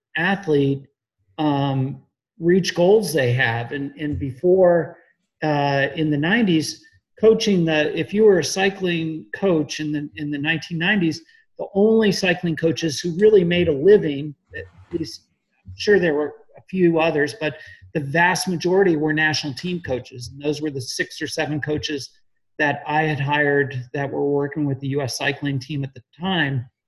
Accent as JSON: {"language": "English", "region": "Florida", "country": "United States", "tie": "born or raised there", "said": "I was really fortunate that I grew up in South Florida because of this strong Cuban influence."}